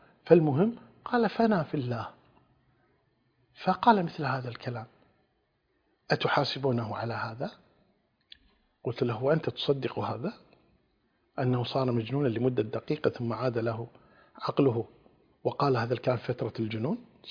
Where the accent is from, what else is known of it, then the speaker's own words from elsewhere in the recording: Kuwait; قلت في مثال عندنا في الكويت يقول قابل الصياح بالصياح